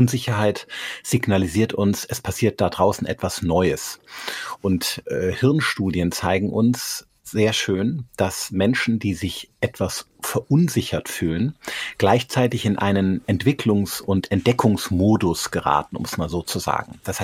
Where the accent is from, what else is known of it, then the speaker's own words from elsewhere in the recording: Rhineland, Germany; Ich komme ja aus dem Rheinland. Da sind wir sehr, sehr positiv gestimmt, was das Leben anbelangt.